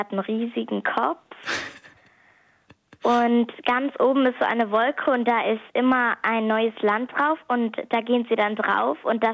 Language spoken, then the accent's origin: German; Hamburg, Germany; Ich bin 10 Jahre alt und ich komme aus Hamburg.